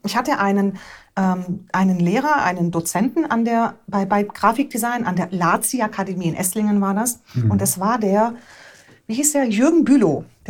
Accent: Romania; first language Hungarian; German is a second language; wir kommen aus Rumänien, meine Muttersprache ist Ungarisch. So, dann Deutsch war meine dritte Sprache, die ich gelernt habe. Und da war ich schon 6 oder 7 Jahre alt.

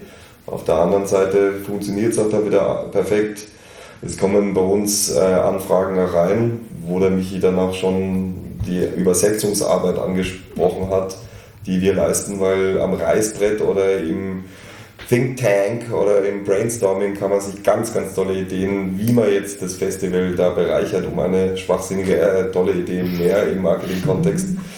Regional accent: Germany; ich wäre in Deutschland in meiner Heimat

